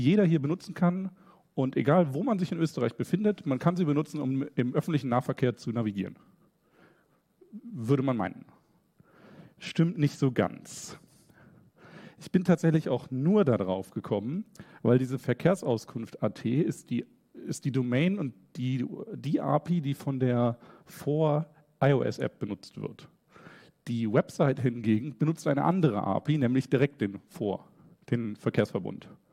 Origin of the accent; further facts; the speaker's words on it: Germany; also ich komme aus Deutschland